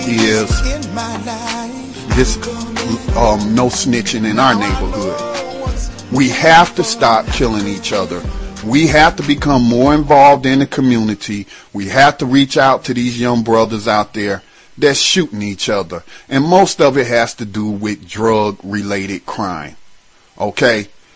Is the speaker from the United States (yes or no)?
yes; North Carolina, United States; also born or lived in Detroit, Michigan; For those that know me, y'all know I grew up in Detroit as a young man, all the way up till I was 12 years old, and then we came back home to North Carolina, where all my people live.